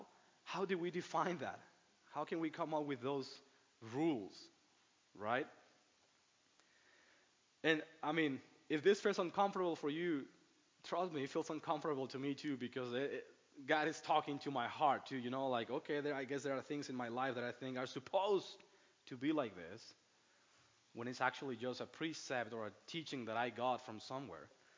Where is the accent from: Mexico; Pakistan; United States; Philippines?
Mexico; that I grew up in Mexico